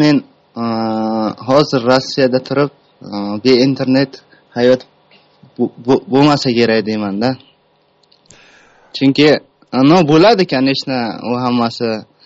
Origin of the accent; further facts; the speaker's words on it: Tajikistan; now in Russia; Men asli Tojikistondanman.